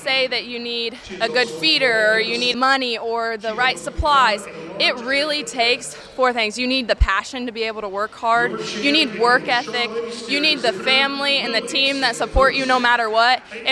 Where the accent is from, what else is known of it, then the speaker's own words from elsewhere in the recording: Farmland, Indiana, United States; I'm from Farmland, Indiana.